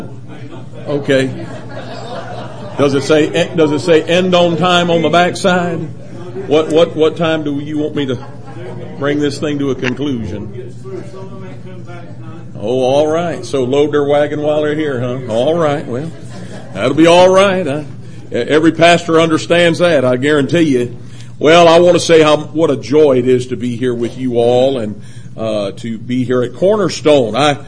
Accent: Detroit, Michigan, United States; I am from the Detroit area. That's where I was born and raised.

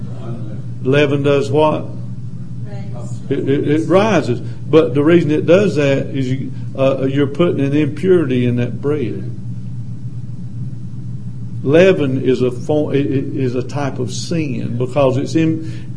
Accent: the South, United States; Of course, I was raised in the South and taught better than to interrupt people.

